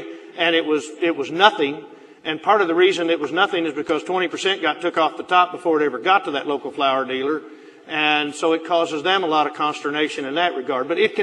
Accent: Nixa, Missouri, United States; Where I lived, my hometown, it had a Nixa phone number, a local number, and it also had a Nixa address.

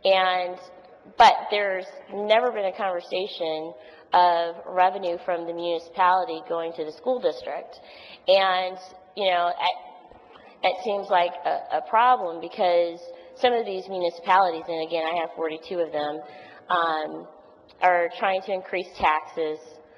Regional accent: St. Louis, Missouri, United States; I'm not from Kansas City. I'm from St. Louis, and I have municipalities that have red lights, red light cameras.

